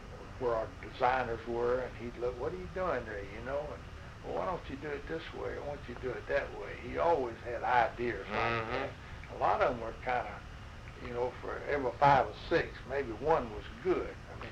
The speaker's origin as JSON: {"language": "English", "region": "Florida", "country": "United States", "tie": "born or raised there", "lives_now": "Louisiana, United States", "said": "But I grew up in Florida. I went to Florida for a while, but ended up back in Louisiana."}